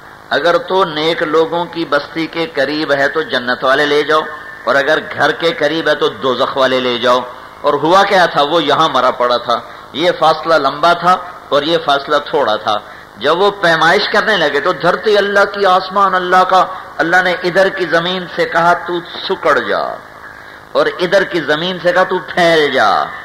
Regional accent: Multan, Punjab, Pakistan; میرا ضلع ملتان ہے.

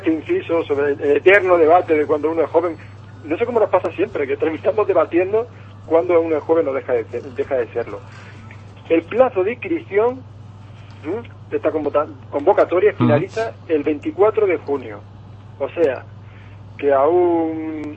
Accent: Almería, Andalusia, Spain; la esperamos con ganas los que somos de Almería

